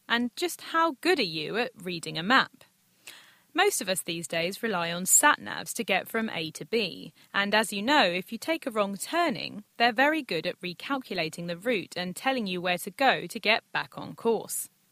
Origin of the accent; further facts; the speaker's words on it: London, United Kingdom; Now, technically, I should be able to do these routes quite well because I am a Londoner